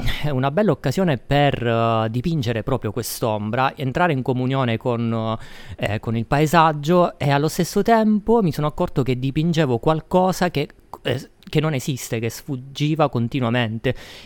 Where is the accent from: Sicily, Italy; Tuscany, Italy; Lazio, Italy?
Sicily, Italy; Catania; Sì, vengo da Catania